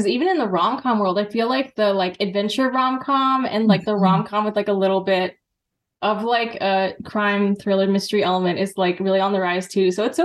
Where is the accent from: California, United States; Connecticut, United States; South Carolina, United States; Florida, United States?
California, United States; Los Angeles; I'm from Los Angeles, have a background, sort of went to film school